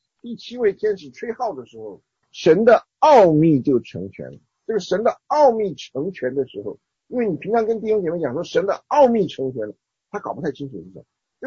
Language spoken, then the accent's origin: Chinese; China; 这个死人是我们中国人讲的那个盖棺论定是有道理的